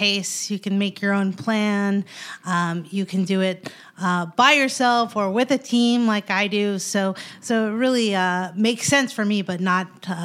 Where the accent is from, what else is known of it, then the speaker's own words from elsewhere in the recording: Missouri, United States; Neither one of us are from here. I'm from Missouri, and Katie is from Texas, as she will tell you.